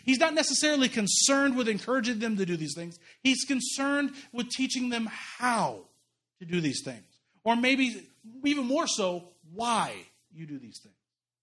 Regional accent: Kansas City, Missouri, United States; also born or lived in Overland Park, Kansas; I grew up in Kansas City, and when we moved out to the suburbs, out into Overland Park, which is just the snooty area in general

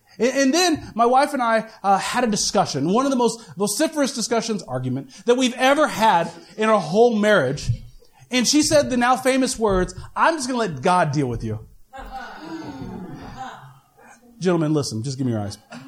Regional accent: Kansas City, Missouri, United States; Because if you guys don't know, I'm from Kansas City, you know, where things are open past 9 o'clock. And so I wanted to go back home, the land of Quick Trip, you know, stuff that's good and barbecue.

